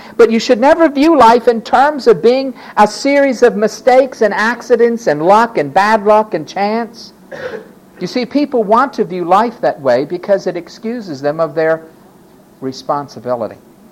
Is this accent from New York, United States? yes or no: yes; New York City, New York, United States; I mean, I was from New York City. I only had put a token in to go in the subway.